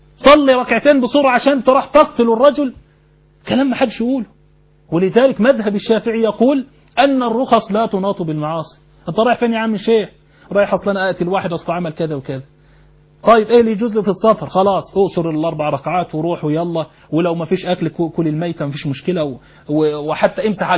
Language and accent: Arabic; Egypt; الموتى عندنا في مصر لهم أصوات معتمدة.